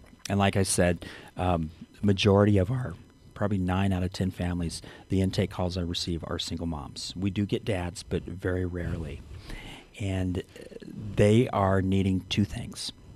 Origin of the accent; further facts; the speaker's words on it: Arizona, United States; also born or lived in Houston, Texas; I have been in this area for just over 30 years. I'm originally from Arizona, born in Houston, Texas.